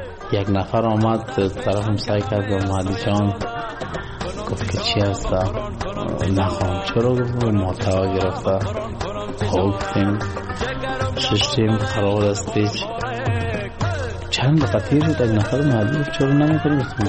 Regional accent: Kabul, Afghanistan; born there; accent: mix of Kabul and Panjshir; من زاده کابل هستم، متولد کابل، کابل جان.

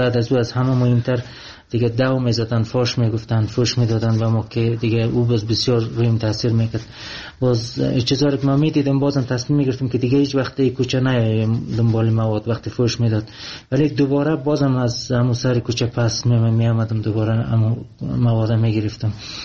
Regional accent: Afghanistan; also born or lived in Iran; من افغانی هستم

